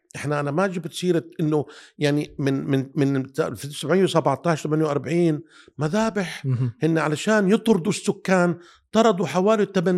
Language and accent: Arabic; Nablus, West Bank, Palestine; انا بقول لك انا ابن نابلس، انا عندي ما يثبت اني انا في نابلس من 5000 سنة